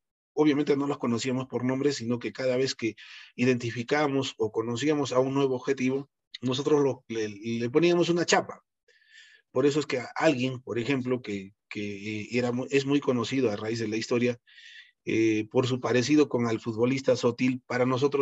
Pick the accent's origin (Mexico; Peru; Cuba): Peru; Cusco; por el lugar donde nací, por mi apariencia física. Pues yo soy de Cusco, dicho sea de paso.